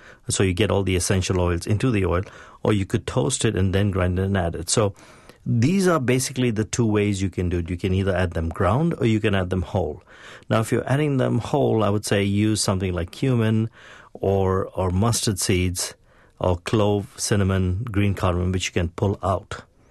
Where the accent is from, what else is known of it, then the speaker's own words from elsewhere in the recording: Mumbai, Maharashtra, India; moved away as an adult; now in United States; I grew up in Bombay, India, and I came to this country 28 years ago.